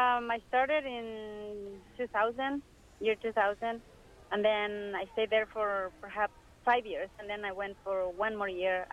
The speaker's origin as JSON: {"language": "English", "town": "Puerto Escondido", "region": "Oaxaca", "country": "Mexico", "tie": "born or raised there", "second_language": "English", "said": "I come from the state of Oaxaca, which is on the Pacific coast. And my hometown is a fishing village called Puerto Escondido."}